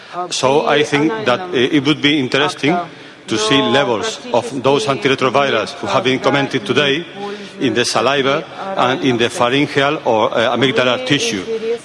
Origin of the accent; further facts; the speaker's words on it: Spain; from Spain.